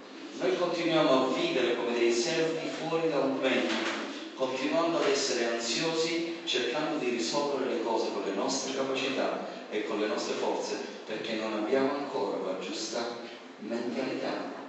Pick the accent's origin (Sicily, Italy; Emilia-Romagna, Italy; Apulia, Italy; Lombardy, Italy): Sicily, Italy; Io vengo dalla Sicilia, noi abbiamo un modo di ragionare poi quando si tratta di queste cose.